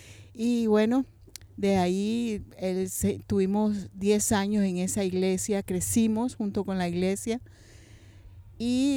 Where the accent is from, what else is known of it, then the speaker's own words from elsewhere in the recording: Nicaragua; born there; also born or lived in Russia; Yo nací en Nicaragua y, bueno, tuve la oportunidad de ir a estudiar a Rusia